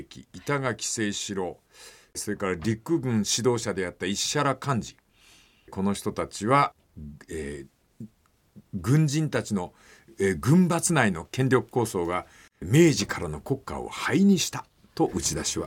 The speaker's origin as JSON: {"language": "Japanese", "region": "Fukuoka", "country": "Japan", "tie": "born or raised there", "said": "私は小学校4年生10歳でございました。1959年、博多の町外れの貧しい家、タバコ屋だった私の家であります。"}